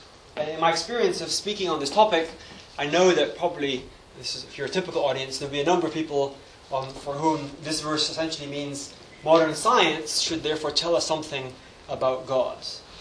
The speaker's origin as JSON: {"language": "English", "country": "Gabon", "tie": "born or raised there", "said": "I grew up in Gabon in Central Africa"}